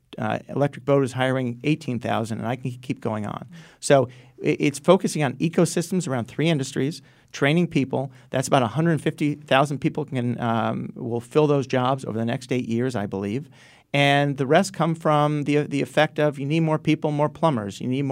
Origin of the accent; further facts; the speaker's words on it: Stamford, Connecticut, United States; I grew up in Stamford. I've lived in Enfield and Groton. I've lived all over the state and understand the culture of Connecticut very well.